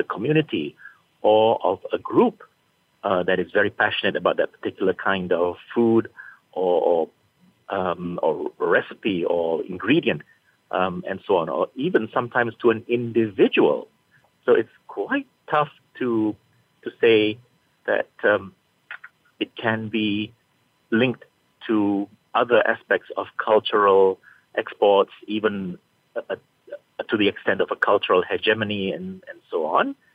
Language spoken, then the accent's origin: English; Malaysia; I'm from Malaysia